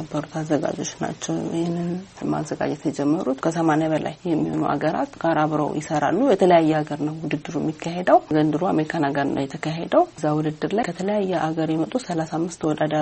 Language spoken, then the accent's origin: Amharic; Dire Dawa, Ethiopia; now in Addis Ababa, Ethiopia; ተወልጄ ያደግኩት በድሬዳዋ ከተማ ነው። አዲስ አበባ ከመጣሁ በኋላ በፋሽንና በሞዴሊንግ ኢንዱስትሪ ውስጥ ተሰማራሁኝ።